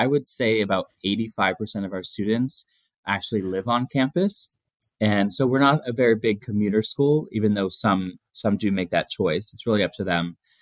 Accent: Pennsylvania, United States; I'm from Pennsylvania. So when I came from Pennsylvania, I was like a big fish in a small pond.

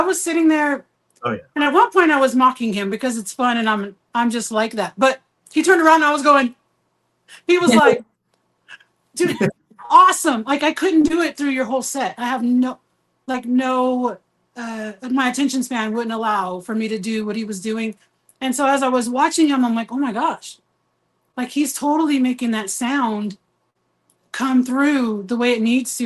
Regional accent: Texas, United States; Why does it stick in my head? Because I'm Texan.

